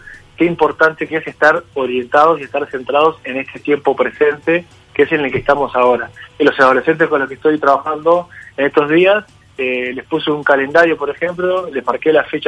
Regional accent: Uruguay; Debemos como uruguayos empatizar un poco más.

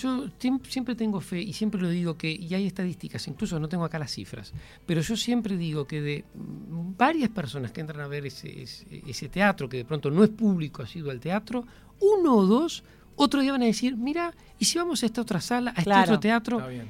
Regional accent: Montevideo, Uruguay; Fui formado por los jesuitas, pero no en el seminario. Nosotros somos de Prado, Escuela Bélgica, Liceo 18, Liceo Bausá, arriba el Prado, a muerte el Prado.

